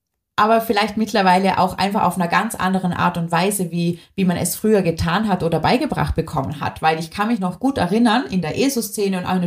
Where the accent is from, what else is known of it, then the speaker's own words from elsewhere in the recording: Vorarlberg, Austria; ich nehme jetzt diese Podcast-Folge zum Beispiel auch aus Vorarlberg, aus meiner Heimat auf